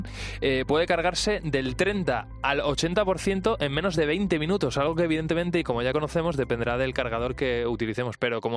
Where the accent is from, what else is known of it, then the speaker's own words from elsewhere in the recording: Valencia, Valencian Community, Spain; now in Madrid, Spain; mira, yo vivimos en Madrid, pero soy de Valencia